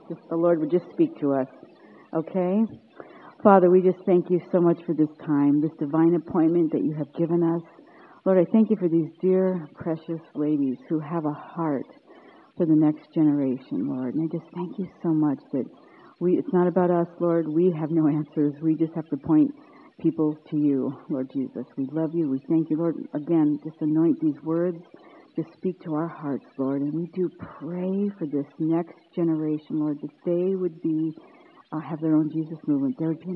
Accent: California, United States; for those of you that don't know me, and I'm from California, but I love the East Coast.

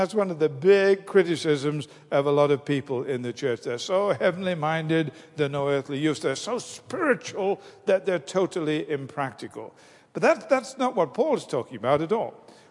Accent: England, United Kingdom; In the little church where I grew up in England

